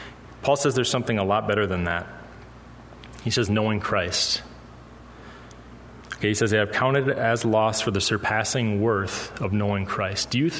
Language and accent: English; Wisconsin, United States; I grew up here in Western Wisconsin.